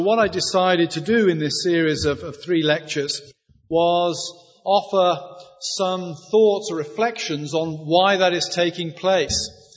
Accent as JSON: {"language": "English", "country": "United Kingdom", "said": "You can tell from my accent that I didn't grow up on the south side of Philadelphia. I come from Britain, Northern Europe"}